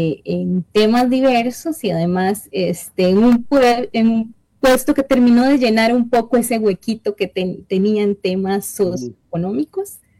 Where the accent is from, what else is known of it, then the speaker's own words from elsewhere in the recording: Punta Arenas, Magallanes, Chile; born there; also born or lived in San José; Nací en Punta Arenas, mis papás vivían en Grecia, se casaron, se trasladaron a vivir a Punta Arenas porque mi papá trabajaba en Fertica, en Punta Arenas, y viví en Punta Arenas durante 6 años